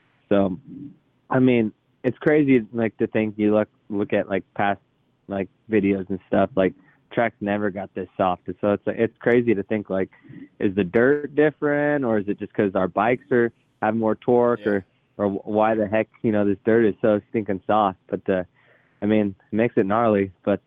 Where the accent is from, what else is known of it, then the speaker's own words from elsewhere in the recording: Seattle, Washington, United States; so I could go to my hometown race in Seattle the following weekend.